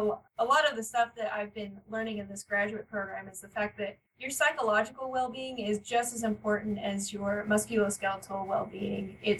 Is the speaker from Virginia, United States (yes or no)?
no; Washington, United States; Well, yes, I am from Washington, but right now I'm in Missouri.